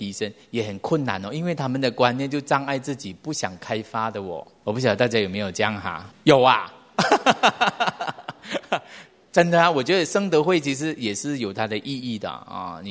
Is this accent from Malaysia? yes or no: yes; Malaysia; now in Taiwan; 我经常台湾、马来西亚这样子飞嘛，所以我有时候我回到我家乡，再回来台湾